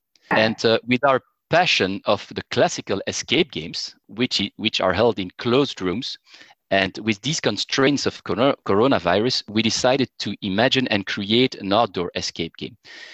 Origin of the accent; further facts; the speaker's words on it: Sint-Agatha-Berchem, Brussels, Belgium; and I'm from St. Agathe Berkham in Brussels